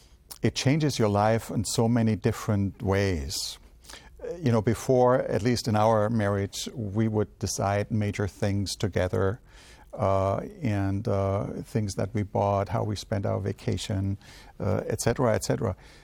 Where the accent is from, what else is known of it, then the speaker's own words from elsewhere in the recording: Germany; moved away as an adult; now in United States; I was born and raised in Germany and just recently, a couple of years ago, transitioned to the United States.